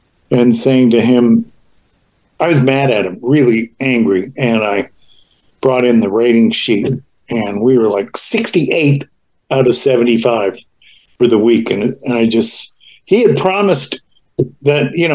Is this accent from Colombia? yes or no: no; Canada; now in New York, United States; I'm a Canadian in New York